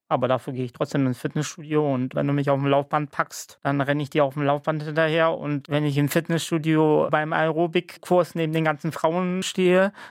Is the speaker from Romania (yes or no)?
yes; Romania; Ich bin in Rumänien auf dem Dorf groß geworden.